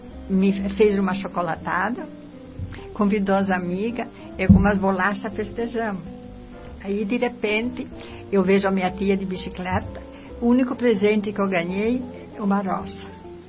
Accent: Italy; Portuguese is a second language; now in Brazil; Me lembro da despedida, para mim, me lembra a despedida de quando eu saí da Itália. Me despedi de todo mundo, de todos, né? Minha vida, meus costumes. Cheguei aqui, não sabia a língua, não sabia nada.

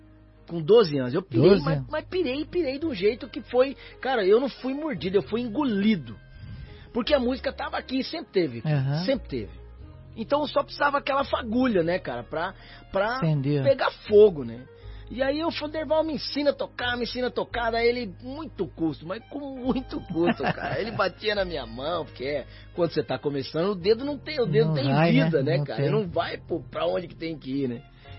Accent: Iporã, Paraná, Brazil; Eu sou do interior do Paraná, né? Eu nasci em Guaíra e me criei numa cidadezinha chamada Iporã, pertinho ali, entre Umuarama e Guaíra.

